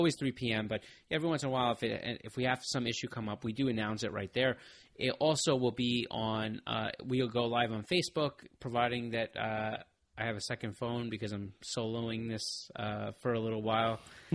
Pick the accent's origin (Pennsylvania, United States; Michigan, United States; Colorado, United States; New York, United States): New York, United States; Listen, we're from New York. It's as hard as it's here in LA and all these.